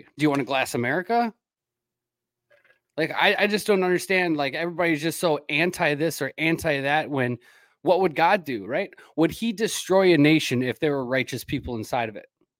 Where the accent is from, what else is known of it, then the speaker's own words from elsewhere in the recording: United States; I'm not Jewish. I'm not anything. I'm American and I'm pro-Jesus.